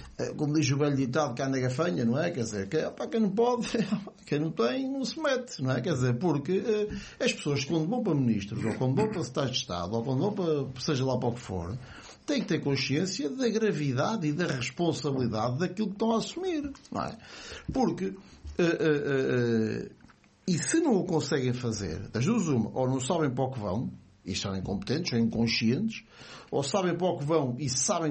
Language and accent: Portuguese; Lisbon, Portugal; born there; Que é a maternidade VIP de Lisboa. Mas então acho que a maternidade onde eu nasci vai agora ser fechada.